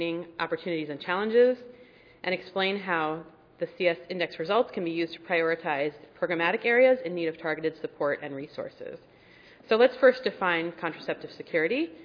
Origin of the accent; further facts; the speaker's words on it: East Coast, United States; I'm also from the East Coast, so I guess better here than there right now.